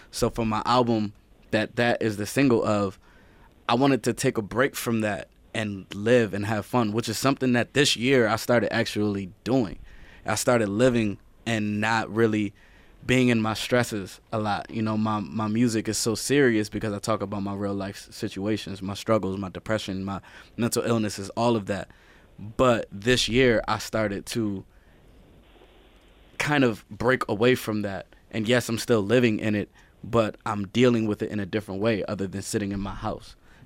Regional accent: Chicago, Illinois, United States; I am a realist among the optimists and pessimists, and I am from Chicago, Illinois.

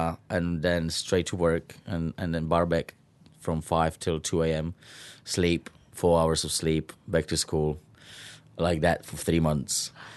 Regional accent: Czechia; English is a second language; I'm from Czech Republic and I can't work here for 2 months because I have to go back to finish my school."

